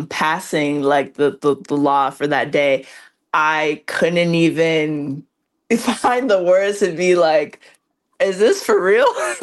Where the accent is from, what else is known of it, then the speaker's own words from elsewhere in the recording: Kingston, Ontario, Canada; And especially my hometown, Kingston, Ontario, for them to recognize me in that way, it's amazing. Most of my friends from back home don't play basketball.